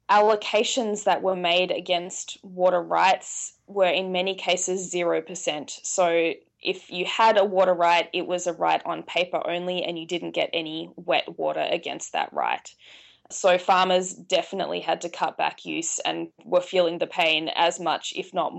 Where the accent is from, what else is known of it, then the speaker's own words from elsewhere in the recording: Victoria, Australia; particularly in my home state, the state of Victoria